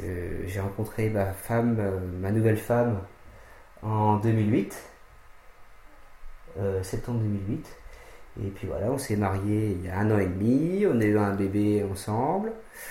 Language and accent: French; Le Blanc, Centre-Val de Loire, France; born there; Alors, je suis né à Leblanc, dans l'Indre